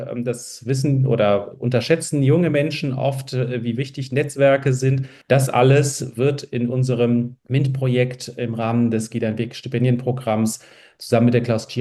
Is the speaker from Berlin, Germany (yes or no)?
yes; Berlin, Germany; Geflüchteter aus Polen in den 80er Jahren nach West-Berlin ausgewandert oder geflohen. Ich bin dann in einem Asylantenheim, so hieß es damals, aufgewachsen in West-Berlin.